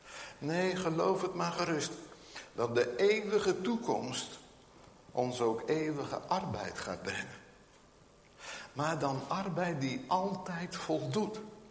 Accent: Nunspeet, Gelderland, Netherlands; Maar ja, ik kom uit Nunspeet van de Veluwe.

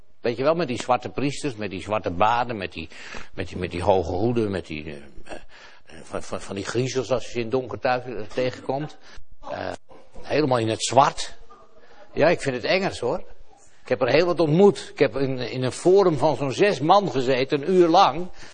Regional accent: Netherlands; En dan zaten die mannen er allemaal aan de tafel en ik zat daartussen als Nederlander.

